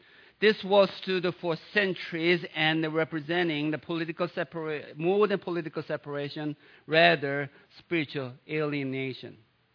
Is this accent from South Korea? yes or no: yes; South Korea; many of you think that I'm from Sweden because of my Swedish accent, but I'm really from South Korea.